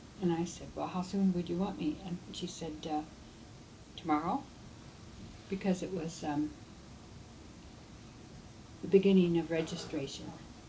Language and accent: English; Red Oak, Iowa, United States; also born or lived in Sheraton; Well, I was born in Red Oak, Iowa, and I stayed there 10 years, and then we moved to Sheraton.